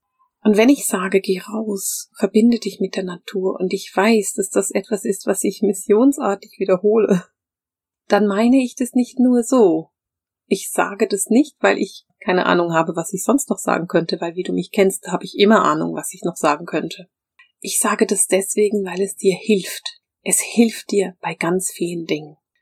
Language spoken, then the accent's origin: German; Bern, Switzerland; aber ich bin in Bern aufgewachsen.